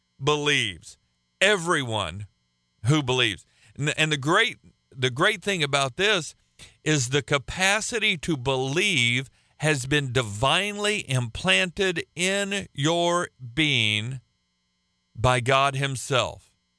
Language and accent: English; United States; I don't get to heaven because I'm an American.